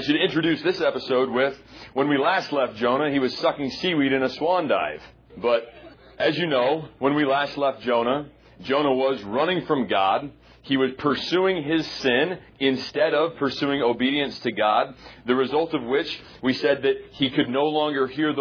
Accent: West Coast, United States; I grew up on the West Coast, so when we went to the beach, it was the Pacific Ocean.

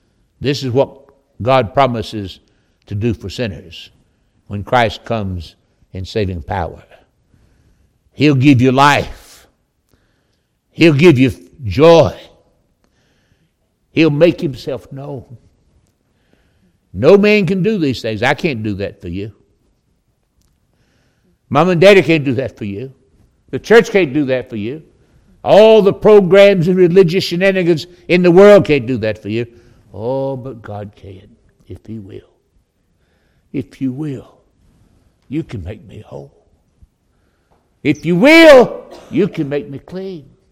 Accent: Winston-Salem, North Carolina, United States; I was raised in Winston-Salem, North Carolina. I tell folks all the time, finest city in the world

